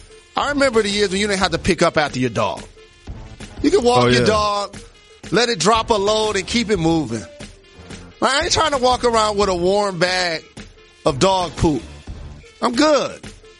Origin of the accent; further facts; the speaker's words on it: Midwest, United States; I remember growing up in the Midwest, and I'm not saying that I'm proud of this.